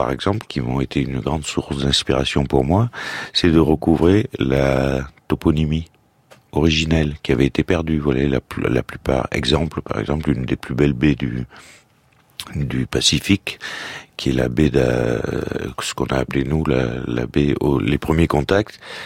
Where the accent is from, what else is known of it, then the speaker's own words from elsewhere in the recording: Nouvelle-Aquitaine, France; born there; moi je suis né dans le Béarn, mon père parlait pas français en arrivant à l'école. Et il était puni s'il parlait le patois béarnais. Et ses 3 enfants, dont moi-même, je parle pas un mot de béarnais.